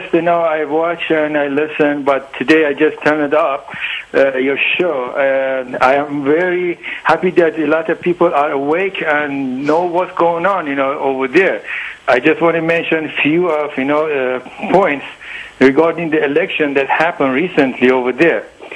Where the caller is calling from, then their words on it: United States; English is a second language; I'm calling from USA.